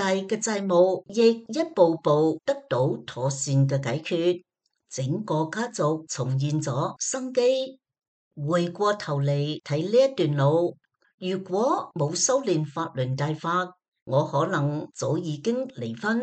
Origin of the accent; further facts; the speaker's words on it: Taiwan; 我出生在台湾一个很贫穷的农村家庭，在屋企五个小朋友入面是最小的女。